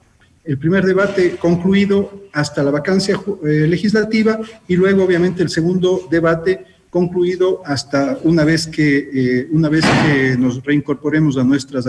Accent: Ecuador; que tenemos como ecuatorianos

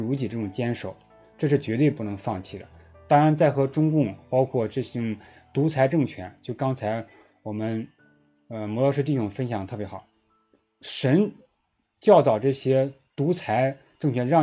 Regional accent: Henan, China; 也就是我的家乡河南受灾非常大

